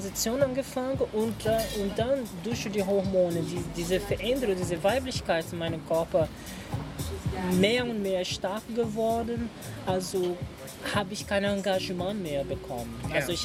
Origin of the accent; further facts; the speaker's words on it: Brazil; German is a second language; Ich habe nur diese Furore für was ich trage als Flagge, als Brasilianerin.